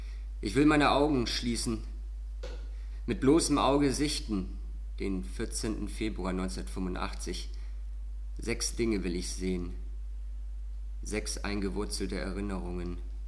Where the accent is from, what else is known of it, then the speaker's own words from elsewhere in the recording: Kiel, Schleswig-Holstein, Germany; ich komme aus Kiel.